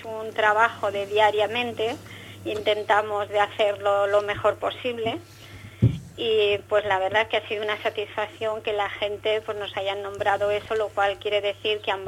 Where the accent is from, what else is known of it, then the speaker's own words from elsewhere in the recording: Navarre, Spain; la cocina navarra, que es de donde yo soy.